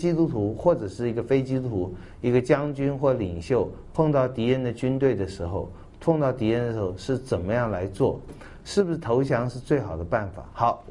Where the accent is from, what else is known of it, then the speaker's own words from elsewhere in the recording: Taiwan; 我们台湾这边这一点是我觉得很遗憾的